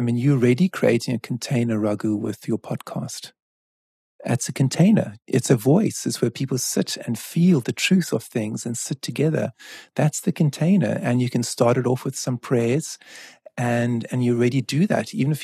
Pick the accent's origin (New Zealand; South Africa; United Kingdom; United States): South Africa; I come from South Africa. I come from the truth and reconciliation culture